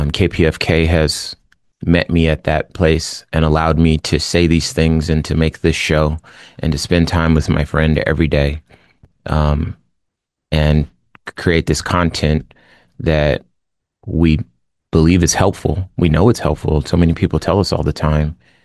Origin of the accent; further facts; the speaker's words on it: Compton, California, United States; Where I was born, it's not unusual for the people to not even live long enough to see this age. I'm from Compton, California